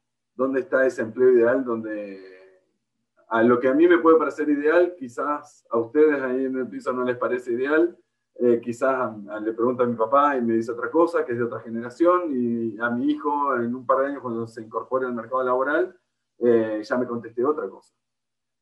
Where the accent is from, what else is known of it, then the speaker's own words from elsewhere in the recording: Paraná, Entre Ríos, Argentina; also born or lived in Buenos Aires / England; soy de Paraná. Estudié en Buenos Aires y sin querer me quedé como 20 años estudiando y trabajando en Buenos Aires.